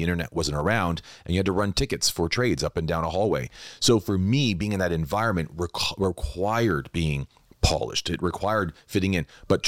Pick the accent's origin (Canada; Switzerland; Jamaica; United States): Canada; Toronto, Ontario; I was born and raised in Toronto, and I was built on Bay Street, but grew up on Wall Street.